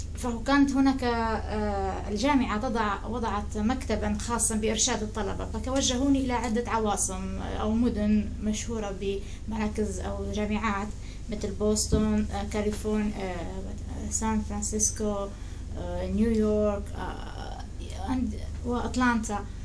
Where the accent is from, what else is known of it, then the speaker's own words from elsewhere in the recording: Tripoli, Tripoli District, Libya; now in United States; أنا من طرابلس، ولدت في طرابلس العاصمة الليبية سنة 1966.